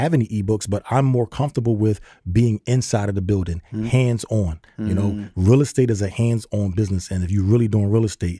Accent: Philadelphia, Pennsylvania, United States; Born and raised in Philadelphia.

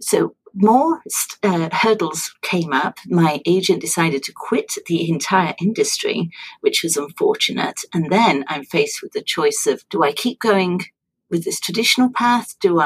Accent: Sheffield, Yorkshire and the Humber, United Kingdom; our heroes are leaving Sheffield in Yorkshire, which is my hometown, and going off to Europe to battle bad guys and ne'er-do-wells over there

